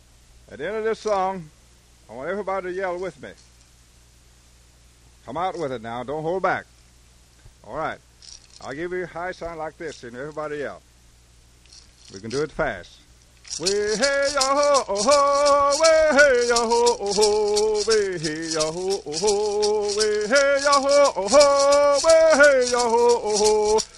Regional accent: Eufaula, Oklahoma, United States; I was born in Oklahoma, a place called Eufaula. It was a name taken from Georgia to what is now Oklahoma. Eufaula, Oklahoma is my real hometown. That's the heart of the Creek Nation.

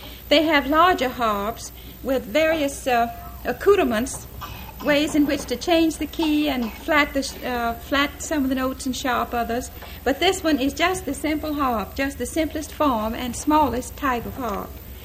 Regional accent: Columbus, Georgia, United States; Columbus, Georgia, my hometown, the place where I grew up.

